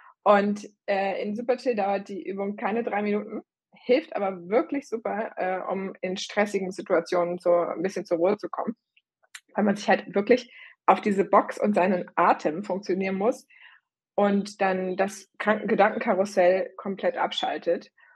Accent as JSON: {"language": "German", "region": "Berlin", "country": "Germany", "tie": "born or raised there", "said": "Ich bin ja in Berlin auch geboren und aufgewachsen."}